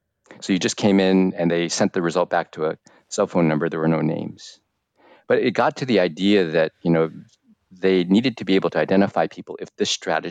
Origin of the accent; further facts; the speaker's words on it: United States; now in South Korea; as an American looking and working in Korea, it was very interesting.